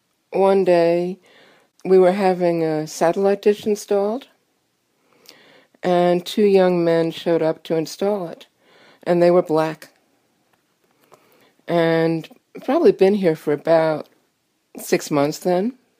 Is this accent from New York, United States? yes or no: yes; New York City, New York, United States; I grew up in New York City, and I knew from the beginning of my life that I hated living in cities. I always felt like somehow I'd just been born in the wrong place.